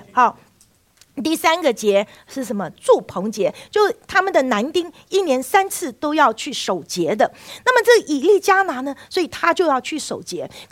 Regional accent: China; 我们中国人也是啊

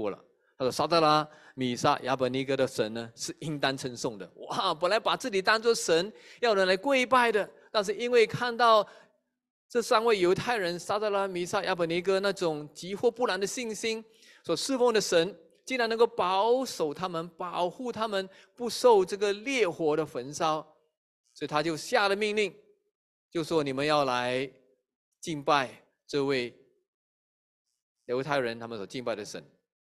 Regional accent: China; 我想我们中国人不但会变脸

